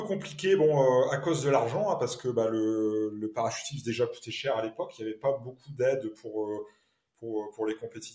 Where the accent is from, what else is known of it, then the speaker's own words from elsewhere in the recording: Hauts-de-France, France; moi, je suis du Nord, hein, je suis basé à Lens